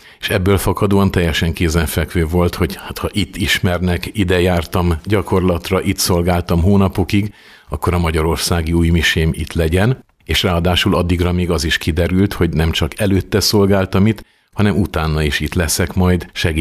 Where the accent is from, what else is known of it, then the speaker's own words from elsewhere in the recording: Baia Mare, Maramureș, Romania; a következő vasárnapon volt Nagybányán az új misém. Hát sajnos nem abban a templomban, nem a Krisztus Király templomban, ahol felnőttem, és ahol a hivatásom is megerősödött, hanem a másik templomban, ahol kereszteltek, első áldozó és bérmálkozó voltam.